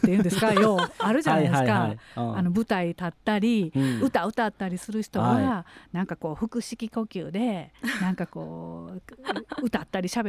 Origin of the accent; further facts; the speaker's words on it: Hirakata, Osaka, Japan; だから枚方は小学校の時に転校してきて、それからずっと育ったんで、 もう私の中でも出身地は枚方市って感じにちょっとなってしまったところあるんですけど